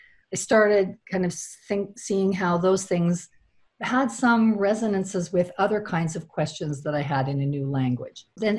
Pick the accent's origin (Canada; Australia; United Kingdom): Canada; As a Canadian girl being raised largely in Canada